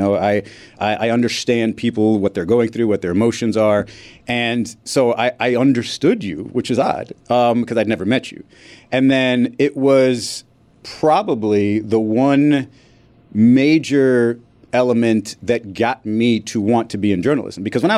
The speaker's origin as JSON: {"language": "English", "town": "Miami", "region": "Florida", "country": "United States", "tie": "born or raised there", "said": "So I grew up in Miami."}